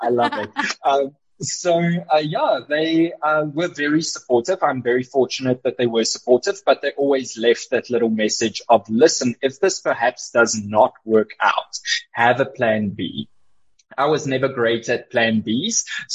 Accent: Boksburg, Gauteng, South Africa; also born or lived in Cape Town / Johannesburg / Georgia, United States; I was in Georgia for a while in the US. And now I'm back at my roots. So at the core of me, just a very humble, regular guy from a small town named Boksburg. And I used to stay in Clearwater Estate in Boksburg.

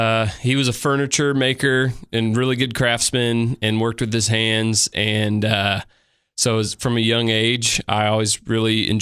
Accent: Illinois, United States; now in Tennessee, United States; No, I'm from Central Illinois originally.

